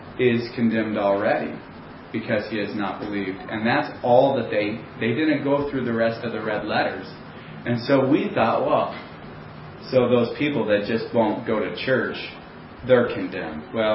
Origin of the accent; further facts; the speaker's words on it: United States; And you know, as an American, if you talked around, there were some people who were excited here